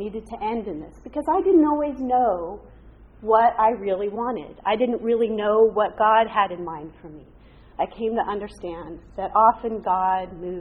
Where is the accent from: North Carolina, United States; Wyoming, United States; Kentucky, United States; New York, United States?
Wyoming, United States; Casper; A lot of you know that my father was a rodeo cowboy. I was born in Casper, Wyoming. I come by these boots honestly, right? I grew up in these wide open spaces, which you just don't see here